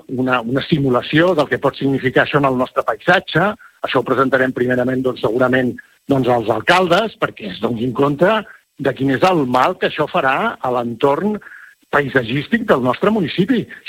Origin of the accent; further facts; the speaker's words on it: Catalonia, Spain; com a empordanès, sí